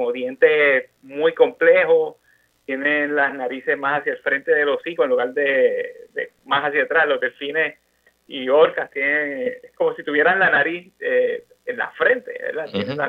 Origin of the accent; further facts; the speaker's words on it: Isabela, Puerto Rico; moved away; vivo bien lejos de Puerto Rico, mis raíces están allá, y, claro. Y de allá es que soy natural de Isabela, nací y criado allá.